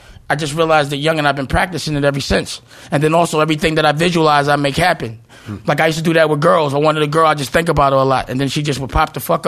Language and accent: English; Harlem, New York, United States; because I'm from Harlem. You know, we arrogant. You know, we don't think nobody better than us.